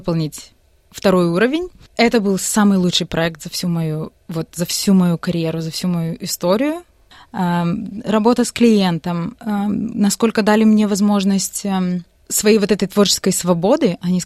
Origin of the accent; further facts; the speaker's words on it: Odesa, Odesa Oblast, Ukraine; also born or lived in China; now in Australia; я приехала из Одессы, но не совсем из Одессы. Я сначала уехала в Китай, провела некоторое время в Китае